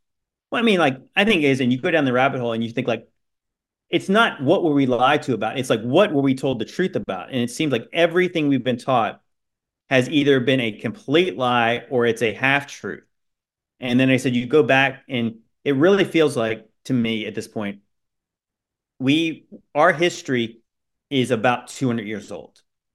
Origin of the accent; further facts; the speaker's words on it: Virginia, United States; when you go through, like, Washington, D.C., I'm from Virginia, so I've been up there many times.